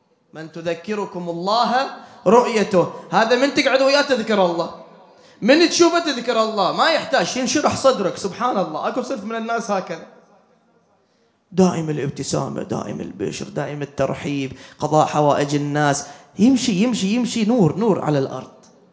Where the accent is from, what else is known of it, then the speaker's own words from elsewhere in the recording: Bahrain; يبيعون المكاتب عندنا في البحرين